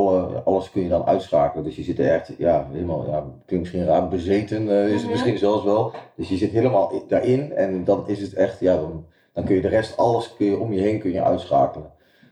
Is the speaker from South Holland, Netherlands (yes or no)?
no; Overijssel, Netherlands; also born or lived in Gelderland; Want ik ben als kind, toen was ik een jaar of 10, ben ik van Gelderland naar Overijssel verhuisd. Je kunt je wel voorstellen, dat een compleet ander dialect, noem het maar op.